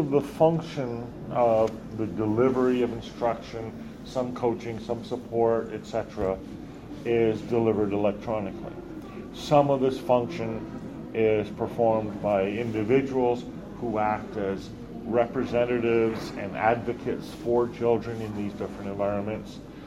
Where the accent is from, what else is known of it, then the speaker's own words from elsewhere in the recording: Canada; And I'm sort of sitting there, you know, as the Canadian guy, wait, what?